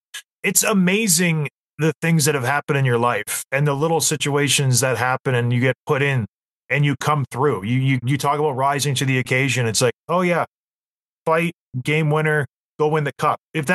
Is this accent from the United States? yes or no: no; St. Catharines, Ontario, Canada; I grew up in St. Catharines, Ontario.